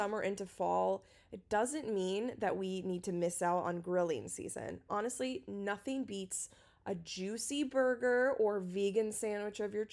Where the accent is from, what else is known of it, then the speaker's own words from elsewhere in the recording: Texas, United States; Well, I'm not sixth generation, but I'm from Texas.